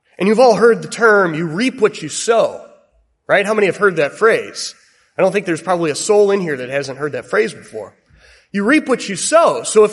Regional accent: Iowa, United States; Not originally, I'm from Iowa, and I met another Iowan here.

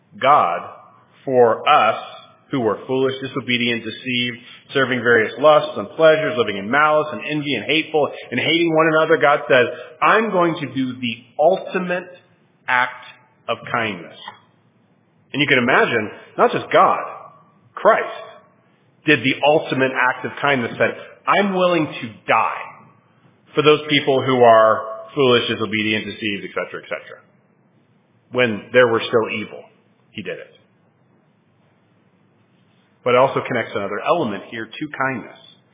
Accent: Canada; Funny, growing up in Canada, kindness is a really big thing.

